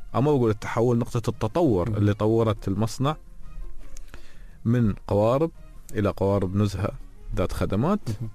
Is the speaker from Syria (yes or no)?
no; Dubai, United Arab Emirates; كنا نقول لهم إحنا من دبي أو إحنا من الإمارات.